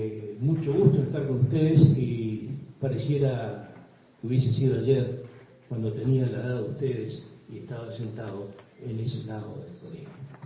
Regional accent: Posadas, Misiones, Argentina; Vengo de Posada, soy misionero, orgullosamente misionero

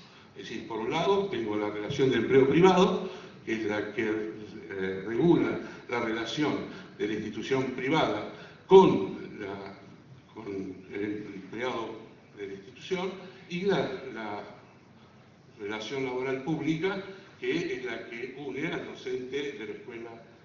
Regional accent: Buenos Aires, Argentina; yo asumo como porteño, y cada uno como de cada jurisdicción asuma también su sentido de culpa

